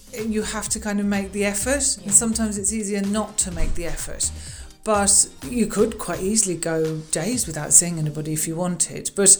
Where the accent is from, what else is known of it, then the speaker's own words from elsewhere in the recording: London, United Kingdom; now in West Cork, Ireland; I'm from West Cork, originally from London but living there now and delighted to be there.